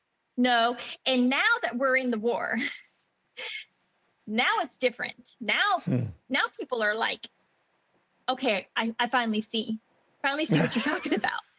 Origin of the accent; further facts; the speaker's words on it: North Carolina, United States; like you said, I grew up in North Carolina, and I never heard any of this stuff.